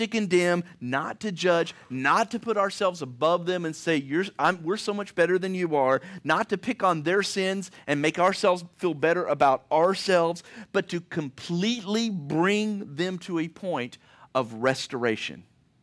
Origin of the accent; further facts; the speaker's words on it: Kentucky, United States; I'm from Kentucky, too many vowels for me.